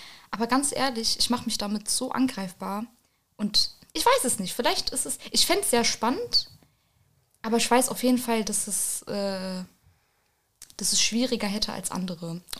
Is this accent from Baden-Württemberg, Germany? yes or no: no; Rüsselsheim, Hesse, Germany; also born or lived in Wiesbaden; Ich bin ja in Rüsselsheim, ich bin in Wiesbaden geboren tatsächlich, aber ich bin hier aufgewachsen.